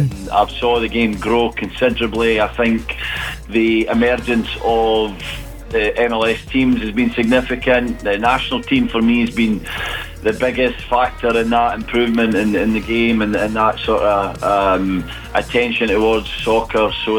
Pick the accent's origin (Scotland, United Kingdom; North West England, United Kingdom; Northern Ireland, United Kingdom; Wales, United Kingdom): Scotland, United Kingdom; moved away as an adult; now in Toronto, Canada; I still live in Toronto, Canada, which is a wonderful city and a great country, but as you can tell by my accent and my pride, I'm still very much a Scotsman, and very proud to be from Scotland and love most things about Scotland.